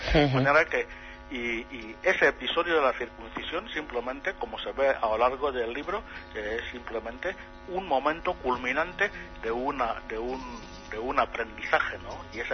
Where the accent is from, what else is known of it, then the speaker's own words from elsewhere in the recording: Equatorial Guinea; yo no soy el único guineano que fue circuncidado, todos lo estamos